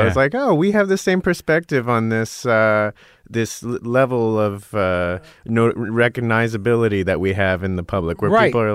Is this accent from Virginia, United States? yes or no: no; Scottsdale, Arizona, United States; I have a similar background to you. I'm a middle-class Jew from the desert.